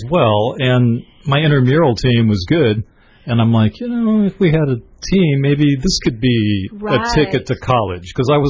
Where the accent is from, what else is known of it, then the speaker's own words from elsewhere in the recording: California, United States; also born or lived in South Bay, California; I was born here, but my family moved to Northern California.